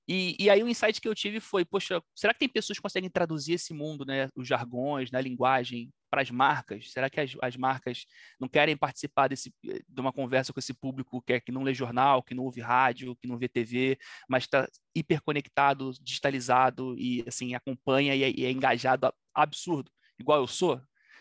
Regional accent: Rio de Janeiro, Brazil; Lá no Rio a gente chamava de virada, né? Sou carioca.

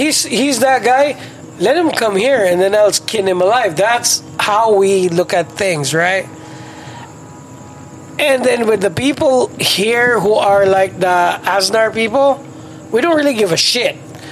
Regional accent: Mindanao, Philippines; We're from Mindanao.

